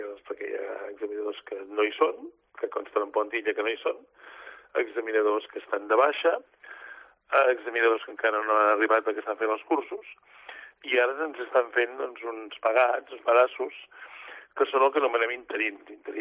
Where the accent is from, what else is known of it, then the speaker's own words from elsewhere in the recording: Catalonia, Spain; tots els catalans parlem com a mínim català i tots castellà